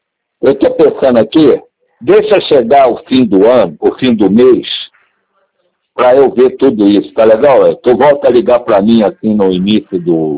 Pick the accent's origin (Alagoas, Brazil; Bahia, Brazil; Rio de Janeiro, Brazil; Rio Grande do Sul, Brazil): Rio de Janeiro, Brazil; se eu sou aqui do Rio, garoto?